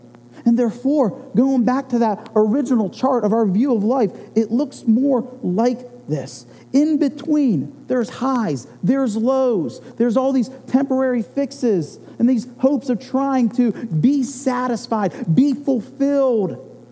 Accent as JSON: {"language": "English", "town": "Youngstown", "region": "Ohio", "country": "United States", "tie": "born or raised there", "said": "I grew up in Youngstown, Ohio. It's the 9th most dangerous city per capita. And I grew up around death."}